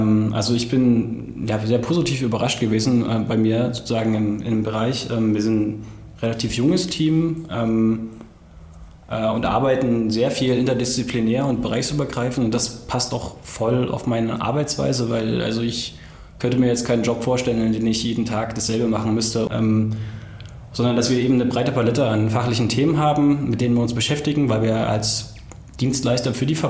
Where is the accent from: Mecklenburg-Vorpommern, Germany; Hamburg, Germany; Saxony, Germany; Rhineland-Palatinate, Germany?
Saxony, Germany; Leipzig; ich hatte einfach Lust, wieder her zurückzukommen, weil ich gebürtiger Leipziger bin.